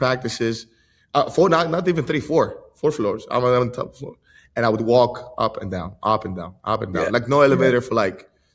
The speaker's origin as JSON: {"language": "English", "country": "Greece", "tie": "born or raised there", "said": "Even though I was born and raised in Greece, went to a Greek school, had all the criteria, everything."}